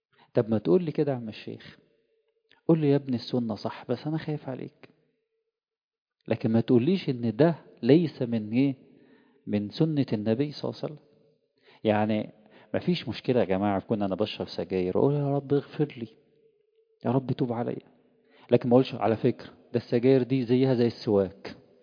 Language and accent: Arabic; Egypt; كان احد الكبار من ائمه الأئمة الرسميين عندنا في مصر